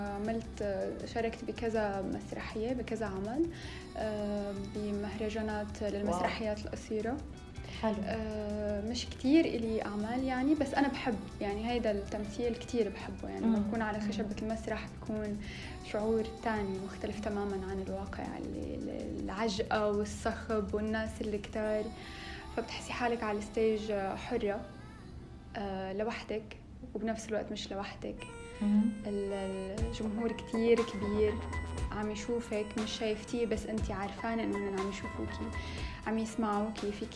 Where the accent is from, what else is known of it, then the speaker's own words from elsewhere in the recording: Syria; انا من سوريا، من نصي حمصي ونصي من الشام